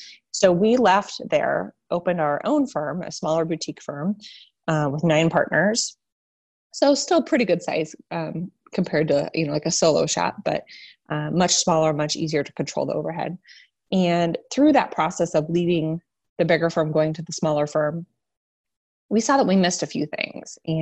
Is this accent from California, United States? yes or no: no; Nebraska, United States; So I grew up in Nebraska in a really small town